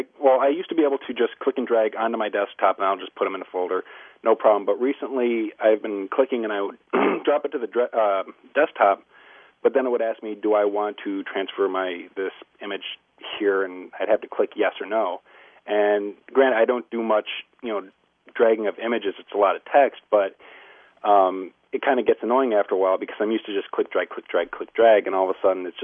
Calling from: Rochester, New York, United States; I'm calling from Rochester.

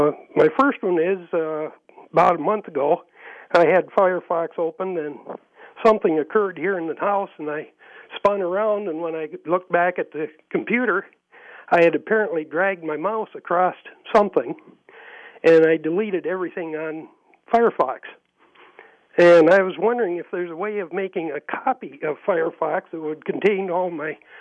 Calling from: Clymer, United States

